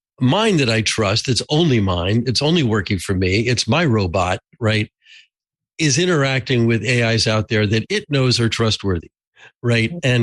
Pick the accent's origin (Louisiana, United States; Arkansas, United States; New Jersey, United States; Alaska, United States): New Jersey, United States; I'm from New Jersey. I'm sorry.